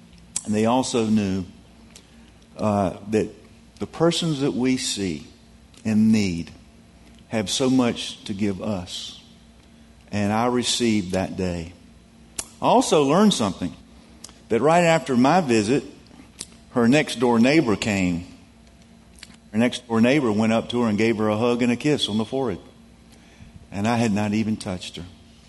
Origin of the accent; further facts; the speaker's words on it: Durham, North Carolina, United States; I said, "I'm from Durham, North Carolina." We talked about Durham.